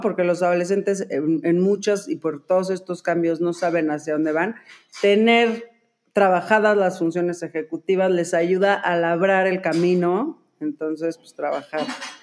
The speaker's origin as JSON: {"language": "Spanish", "country": "Mexico", "said": "Soy mexicana y entonces el recordarme que tengo un compromiso social con este México"}